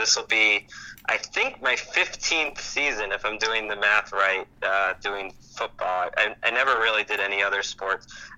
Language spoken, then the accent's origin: English; Wilbraham, Massachusetts, United States; The short version, I grew up in Western Massachusetts, you know, not Martha's Vineyard, kind of like a farmish town. It's called Wilbraham. It's right outside of Springfield